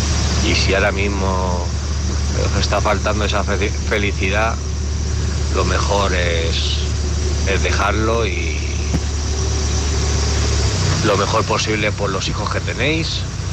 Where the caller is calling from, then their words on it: Alicante, Valencian Community, Spain; de Alicante.